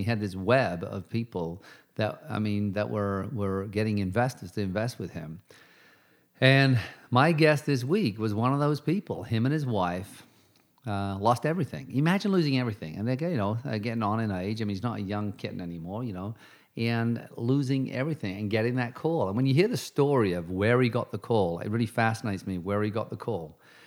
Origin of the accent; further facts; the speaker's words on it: United Kingdom; I can do British accents and I am from Britain as well.